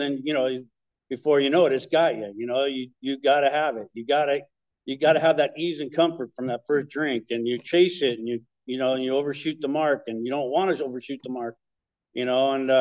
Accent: Torrance, California, United States; I grew up in Torrance, South Bay area.

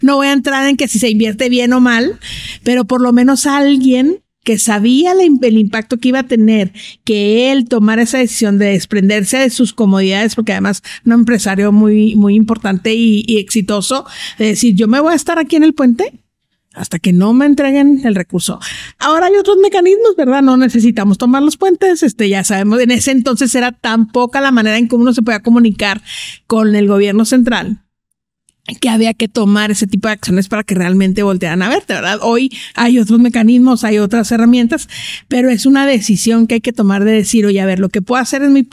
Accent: Ciudad Juárez, Chihuahua, Mexico; Yo soy de Ciudad Juárez, toda la vida he vivido aquí

